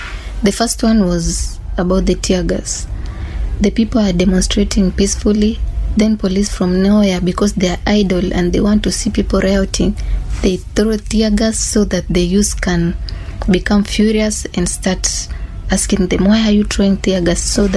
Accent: Kenya; I'm a Gen Z. Second, I participated because I am a Kenyan.

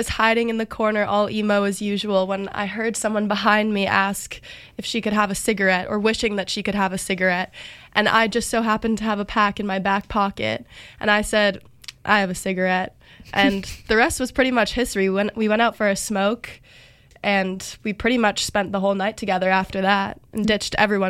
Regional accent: Montreal, Quebec, Canada; I'm from Montreal.

